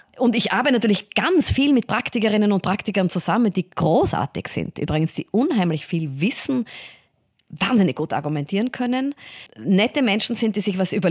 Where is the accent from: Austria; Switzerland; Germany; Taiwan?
Austria; Vienna; ich bin aufgewachsen und in die Schule gegangen in Wien, ganz unspektakulär